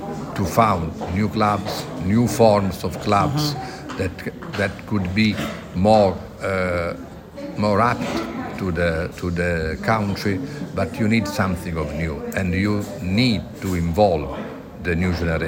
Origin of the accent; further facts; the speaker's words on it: Italy; English is a second language; I am not in the Commonwealth, of course. I come from Italy